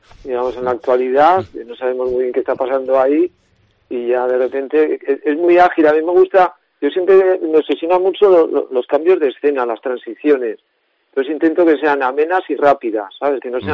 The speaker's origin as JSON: {"language": "Spanish", "town": "Tudela", "region": "Navarre", "country": "Spain", "said": "es mi pueblo, yo soy de Tudela."}